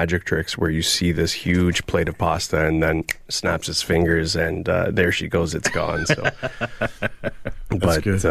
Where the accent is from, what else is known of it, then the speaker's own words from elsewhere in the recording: Caledon, Ontario, Canada; I'm about an hour north, so born and raised in Caledon. Plenty of farmland out there.